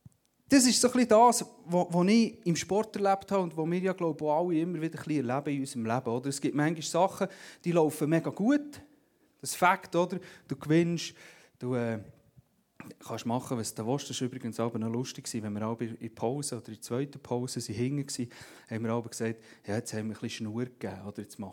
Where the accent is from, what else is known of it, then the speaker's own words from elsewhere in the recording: Bern, Switzerland; Wie gesagt, ich komme aus dem Emmental ursprünglich.